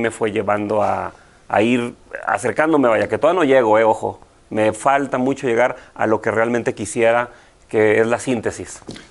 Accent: Durango, Mexico; yo no me he ido a Durango. He viajado mucho, he salido, pero siempre regreso porque hay muchas cosas que hacer en mi tierra.

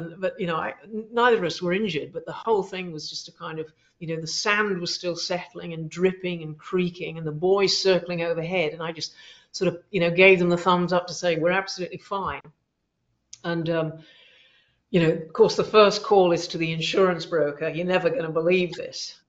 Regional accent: United Kingdom; You know, we're British.

